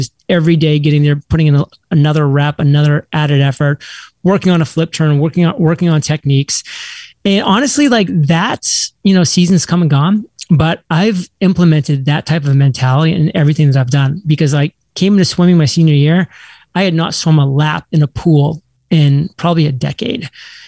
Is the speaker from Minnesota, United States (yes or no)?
no; Maine, United States; So just to set the record straight, I am born and raised in Maine, which is part of New England.